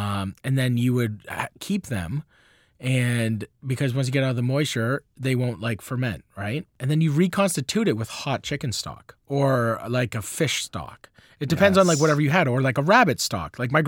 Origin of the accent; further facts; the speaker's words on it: the Maritimes, Canada; And I grew up, I'm from the Maritimes and we had every Christmas Eve, we've had the same meal my entire life.